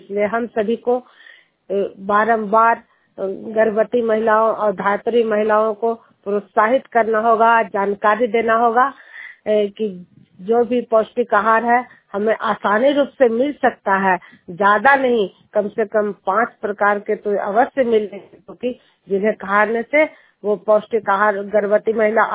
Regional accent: Bihar, India; मैं नालंदा जिला हिंसा प्रखंड जिलियार गांव के निवासी हूँ

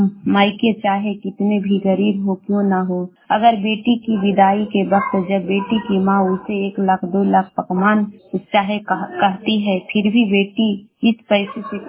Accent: Bihar, India

